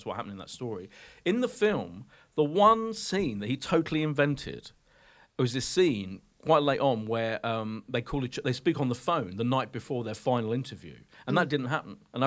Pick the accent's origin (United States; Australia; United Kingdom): United Kingdom; London; I'm a Londoner.